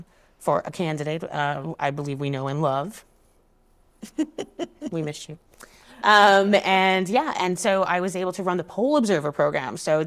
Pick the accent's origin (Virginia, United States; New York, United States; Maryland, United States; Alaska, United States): New York, United States; Flushing; now in Arizona, United States; which is why my accent is not quite as strong as it might otherwise be, because I am from Flushing.